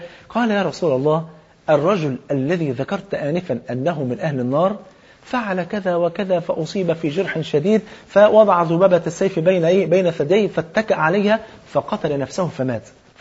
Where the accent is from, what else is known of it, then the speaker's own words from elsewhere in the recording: Egypt; عشان كده المثل عندنا في مصر بيقول اختار الجار قبل الدار